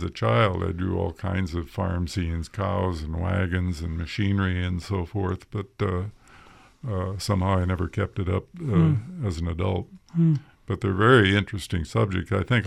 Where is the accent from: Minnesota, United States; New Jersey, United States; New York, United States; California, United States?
Minnesota, United States; Lake City; starting with my hometown, Lake City, Minnesota, which is right on Lake Pepin, the widest spot in the whole Mississippi River